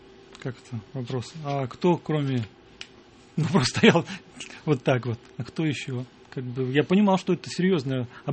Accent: Pskov, Pskov Oblast, Russia; born there; я родился в Пскове и как бы там проводил отдых

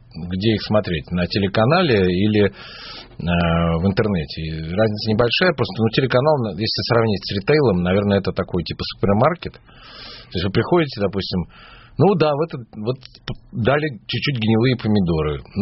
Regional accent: Moscow, Russia; я самый ответственный москвич, мне кажется.

